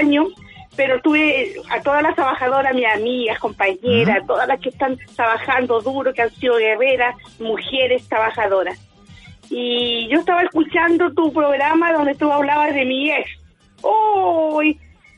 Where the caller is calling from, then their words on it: Talcahuano, Biobío, Chile; Soy de Talcahuano, de la Nueva Los Lobos.